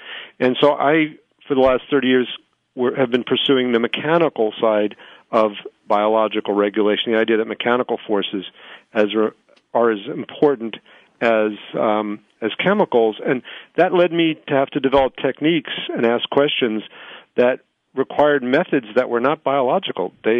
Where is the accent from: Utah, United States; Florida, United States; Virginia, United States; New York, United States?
New York, United States; Long Island; I grew up in New York, went to public high school. I call it Mesoamerica, the middle of Long Island, the first suburbs.